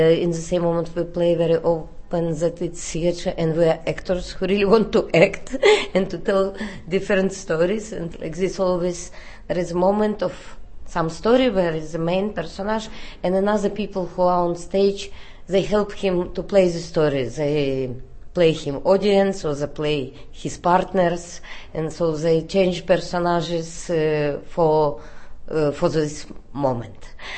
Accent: Russia; English is a second language

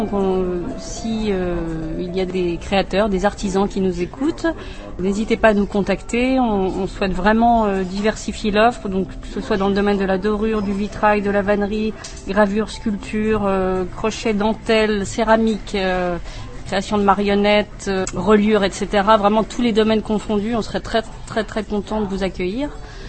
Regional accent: France; now in Prague, Czechia; parce que nous-mêmes, on est Français

